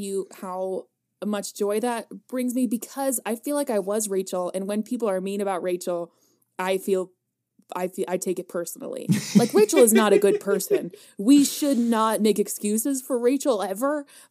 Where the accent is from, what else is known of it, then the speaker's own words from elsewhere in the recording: California, United States; I'm from California. Sorry, not an international listener.